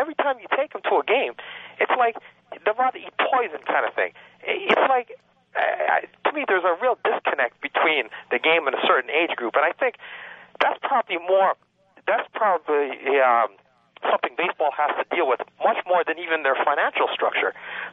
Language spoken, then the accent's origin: English; Canada; I don't really even see myself as a Canadian anymore.